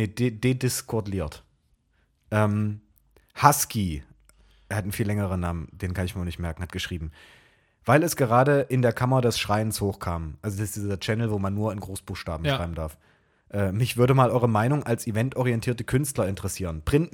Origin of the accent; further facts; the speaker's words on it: Wolfen, Saxony-Anhalt, Germany; Wir kommen aus Wolfen.